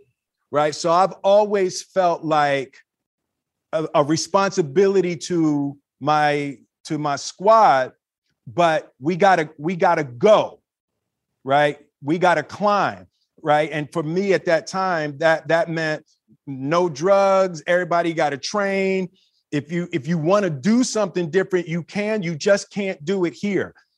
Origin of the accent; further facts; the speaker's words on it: Philadelphia, Pennsylvania, United States; We gravitated to each other, growing up in Philly.